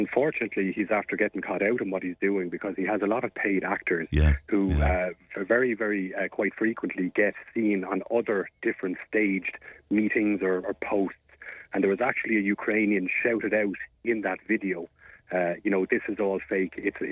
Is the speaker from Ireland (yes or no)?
yes; Ireland; this isn't something that we as Irish people would have ever experienced at home.